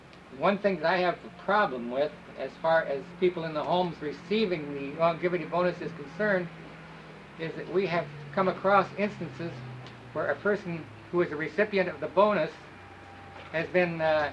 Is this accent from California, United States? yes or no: no; Ketchikan, Alaska, United States; For the record … I'm from Ketchikan.